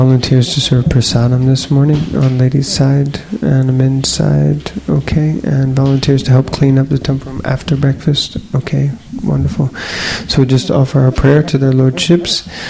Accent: Washington, District of Columbia, United States; I'm not from New Jersey. I'm from Washington, D.C. Yeah, just down the road.

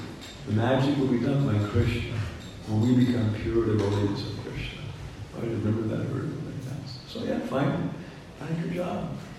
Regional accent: California, United States; also born or lived in Guam; I was born on Guam. The stork showed up with a Chinese monk. The white woman says, not my problem, fellas, sign here. So since I was a little boy in California, I always attracted Chinese culture.

